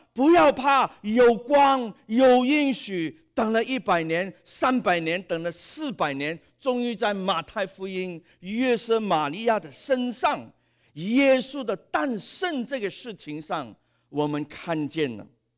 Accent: Hong Kong; 我们香港人就很清楚了，我们常常说李嘉诚

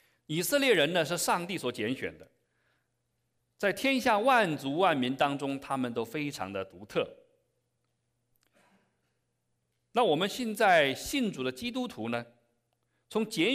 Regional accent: China; born there; 对于我一个出生在中国农村的人来讲，我小时候没有听过什么基督教，

